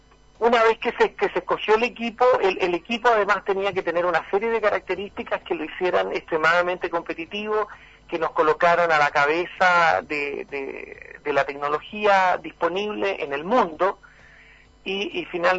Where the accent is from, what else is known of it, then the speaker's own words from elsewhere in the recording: Chile; con legítimo orgullo como chileno